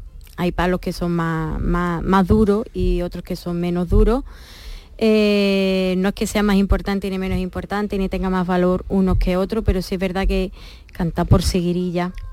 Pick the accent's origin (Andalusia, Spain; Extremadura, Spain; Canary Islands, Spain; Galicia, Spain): Andalusia, Spain; Huelva; Empecé primero por los de mi tierra, de Huelva.